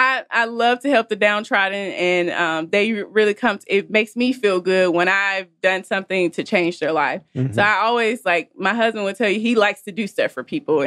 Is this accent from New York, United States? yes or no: no; Jackson, Mississippi, United States; That's where I'm from Jackson, Mississippi.